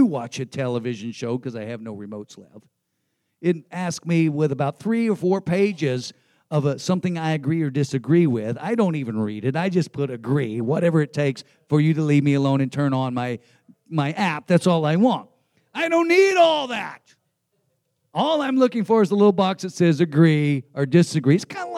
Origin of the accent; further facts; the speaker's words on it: Texas, United States; And they would always say, just give them your wallet. But I'm from Texas.